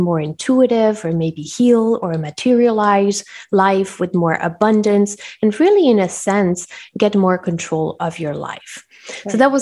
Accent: Switzerland; also born or lived in Colombia; my mom is from Colombia and I grew up in Switzerland, actually. We moved to Switzerland when I was a child and I grew up there until I was 14. So French, Spanish were kind of my base languages.

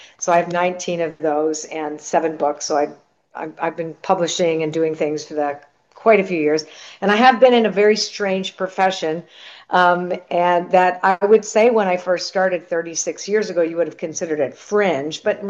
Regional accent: Canada; My parents were immigrants. I'm Canadian. And so they came over after World War II. My mom was very interesting because she was German but Polish background.

